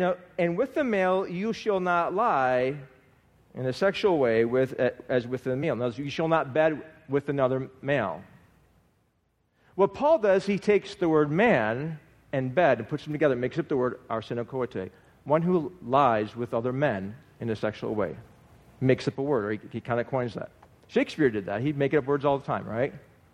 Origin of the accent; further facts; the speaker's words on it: Buffalo, New York, United States; I grew up in Buffalo, New York.